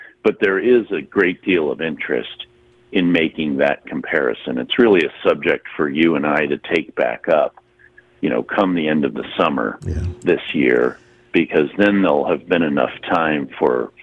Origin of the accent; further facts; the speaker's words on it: Virginia, United States; I'll use my home state, Virginia.